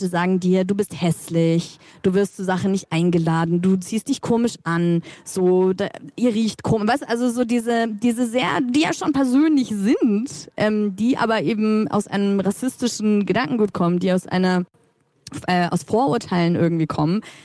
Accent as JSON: {"language": "German", "region": "Bavaria", "country": "Germany", "tie": "born or raised there", "said": "so als kleines Kind in Franken, hatte ich natürlich auch überhaupt keine Ahnung"}